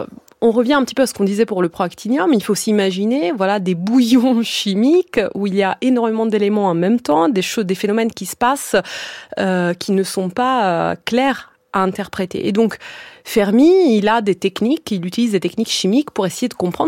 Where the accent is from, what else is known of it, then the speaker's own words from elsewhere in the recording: Italy; parce que je suis italienne